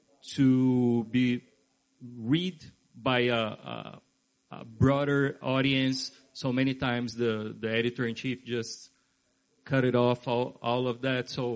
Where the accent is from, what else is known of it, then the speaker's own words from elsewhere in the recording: Brazil; English is a second language; So even though I was reporting in Brazil, my home country, I didn't know that place, you know.